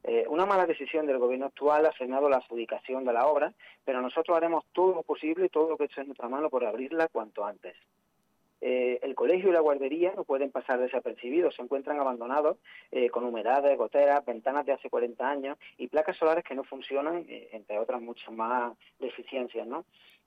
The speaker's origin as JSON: {"language": "Spanish", "town": "Encinas Reales", "region": "Andalusia", "country": "Spain", "said": "creo que es el momento de devolver el cariño, todo el cariño recibido en forma de trabajo por mi pueblo. Tras 8 años de gobierno socialista, Encinas Reales se encuentra estancado. Veo que mi pueblo no avanza, no crece, no prospera como debiera"}